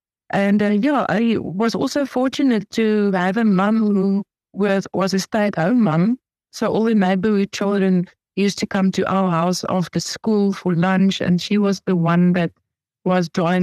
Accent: Pretoria, Gauteng, South Africa; moved away as an adult; now in Namibia; I'm now got a Namibian citizen, but I was born in South Africa, in Pretoria, in 1973. So, yeah, I am 50 years old. And I stayed in South Africa for 22 years, actually in the same house. I got married when I was almost 23, and then I moved to Namibia.

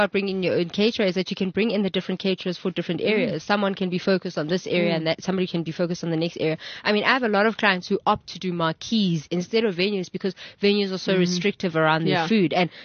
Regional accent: South Africa; Guys, I feel like as a South African, you know what we enjoy.

